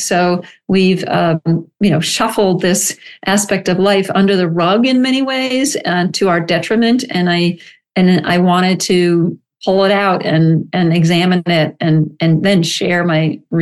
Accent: Boston, Massachusetts, United States; also born or lived in Japan; And now I grew up around Boston. I went to college in Connecticut. And then shortly after that, I moved to Japan

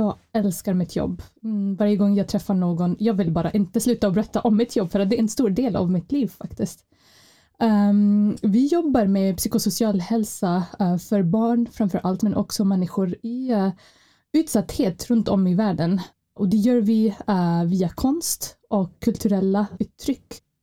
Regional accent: Palestine; now in Sweden; Jag är född och uppvuxen i Palestina

